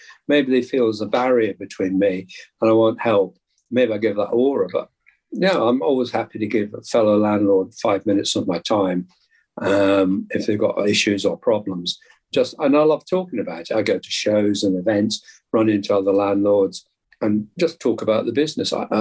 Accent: Scotland, United Kingdom; I could hardly understand him. And I'm from Scotland

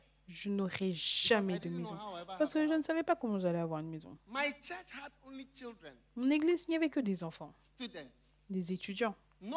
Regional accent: Switzerland; je suis suisse, aussi, à part le fait d'être gagnant. Je suis aussi suisse.

